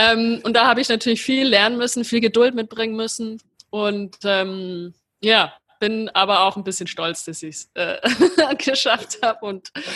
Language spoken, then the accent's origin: German; Bavaria, Germany; ich komme halt aus Bayern